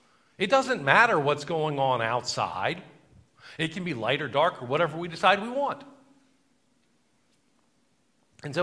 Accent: North Carolina, United States; Growing up in North Carolina, there's still World War II memorabilia around

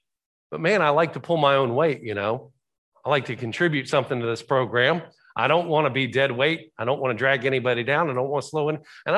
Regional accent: Southeast, United States; So, growing up in the Southeast, you could go into any BP station and there would be this rack of cards at the cash register.

